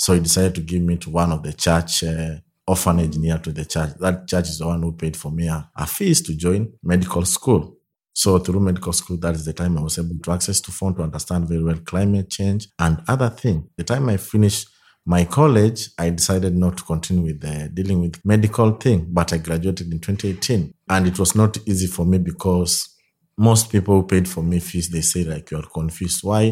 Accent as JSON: {"language": "English", "town": "Soi", "region": "Uasin Gishu County", "country": "Kenya", "second_language": "English", "said": "age 25, and I'm from Kenya in a place called Soi near Eldoret Town."}